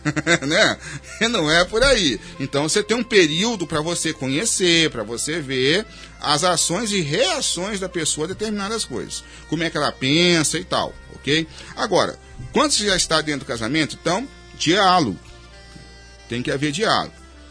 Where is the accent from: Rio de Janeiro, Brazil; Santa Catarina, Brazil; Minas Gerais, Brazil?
Minas Gerais, Brazil; Eu sou mineiro, eu não sou muito, muito disso.